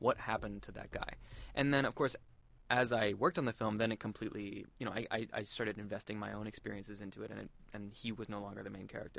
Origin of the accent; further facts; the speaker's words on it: New Hampshire, United States; I'm from New Hampshire originally, nowhere to make a movie set in Iraq in New Hampshire, so...